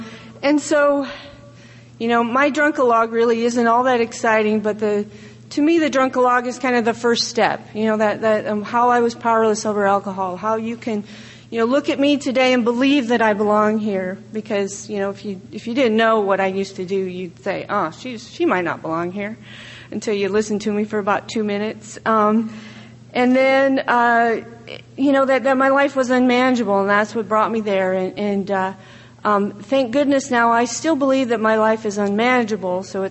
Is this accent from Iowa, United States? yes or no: yes; Iowa, United States; You know, I grew up in Iowa, and I always wanted to be from somewhere way more exciting than that. But now I like it because I've met some other cool Iowans, and we're all cool now.